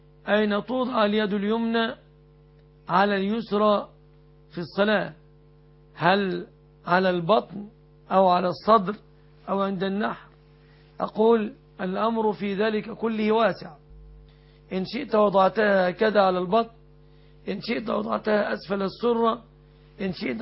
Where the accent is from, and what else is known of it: Egypt